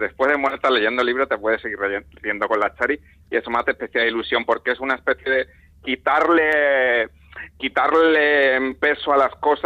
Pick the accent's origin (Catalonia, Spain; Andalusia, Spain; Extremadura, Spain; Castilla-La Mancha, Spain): Extremadura, Spain; born there; Además de Extremadura, donde yo nací